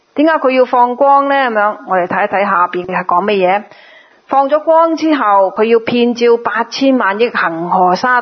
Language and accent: Cantonese; Guangdong, China; accent: Cantonese; 我们广东话叫做要死啦。